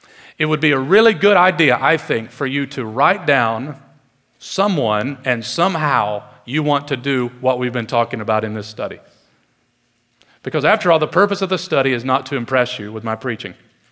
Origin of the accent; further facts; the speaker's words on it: Detroit, Michigan, United States; because I'm from Detroit, and some of you might know about 8 Mile. I was born just south of 8 Mile 37 years ago yesterday